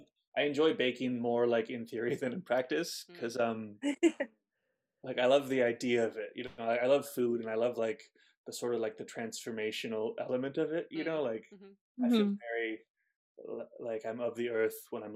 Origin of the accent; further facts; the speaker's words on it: California, United States; I grew up in the California Bay Area